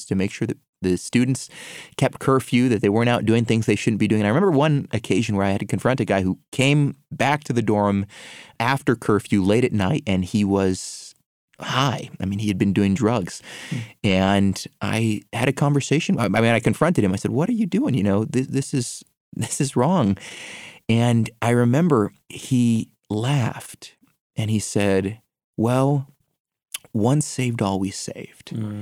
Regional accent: Brazil; Nowadays, we see lots of self-proclaimed apostles, and this is a problem particularly in my home country, Brazil.

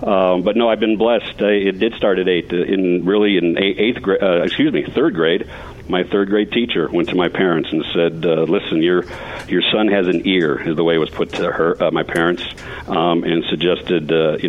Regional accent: Phoenix, Arizona, United States; growing up in Phoenix, I gravitated to the Latin community and the Native Indigenous Native Americans in Phoenix, mainly because, again, I'm Roman Catholic, so the church.

